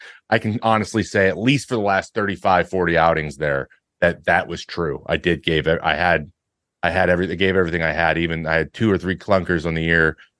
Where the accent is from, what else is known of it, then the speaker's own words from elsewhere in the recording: Pacific Northwest, United States; you know, I'm from the Northwest.